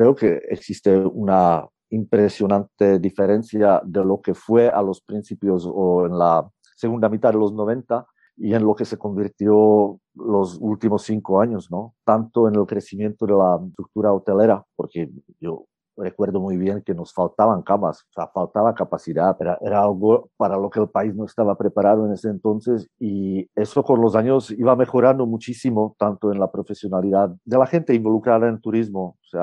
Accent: Moravia, Czechia; yo provengo de Moravia, soy moravo, orgullosamente

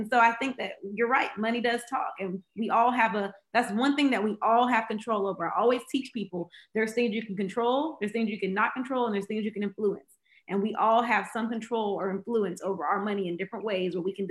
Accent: Fayetteville, United States; people in my hometown of Fayetteville, where I'm originally from

